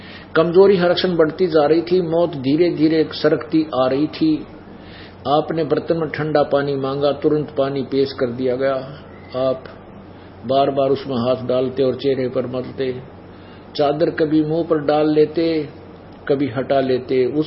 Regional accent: Mehgaon, Madhya Pradesh, India; गांव व तहसील मेह गांव, जिला भिंड, मध्य प्रदेश का रहने वाला हूं।

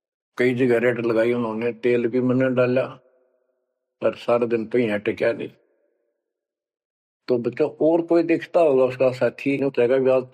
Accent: Uttar Pradesh, India; हम छोटे थे तो हमारे गांव से और लखनऊ तक 7-8 किलोमीटर है

